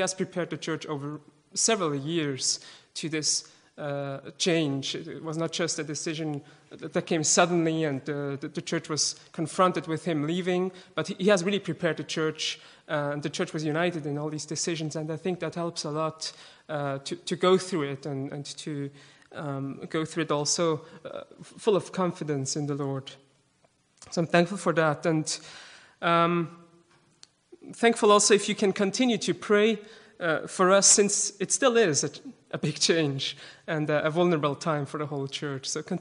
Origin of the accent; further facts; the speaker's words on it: Switzerland; accent: Swiss; English is a second language; I hope my Swiss accent, which still is there despite all the teaching I receive with Stephanie, I hope my accent will not be too disturbing for you